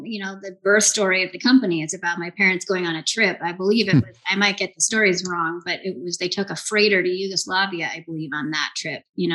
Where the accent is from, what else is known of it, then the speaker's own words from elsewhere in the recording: Portland, Oregon, United States; I grew up in Mount Tabor. My parents have lived there my whole life. They're in the same house.